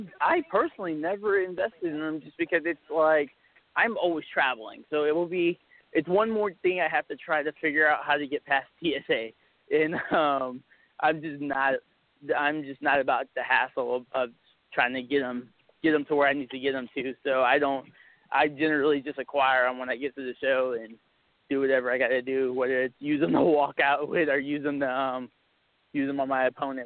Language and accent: English; Texas, United States; being a Texan and then being a guy who's doing hardcore and death matches